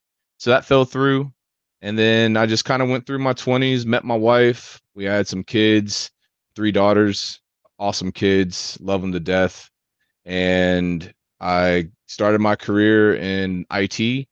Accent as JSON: {"language": "English", "region": "North Carolina", "country": "United States", "tie": "born or raised there", "said": "from born and raised in North Carolina. Parents are from the North, came down in the 70s."}